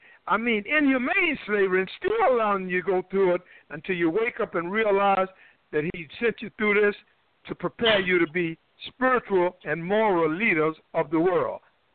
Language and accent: English; Durham, North Carolina, United States; Even in my hometown, Durham, it was called Black Wall Street.